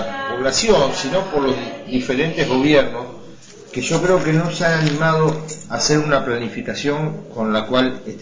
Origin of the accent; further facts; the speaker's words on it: Necochea, Buenos Aires Province, Argentina; Yo soy necochense, no soy de Quequén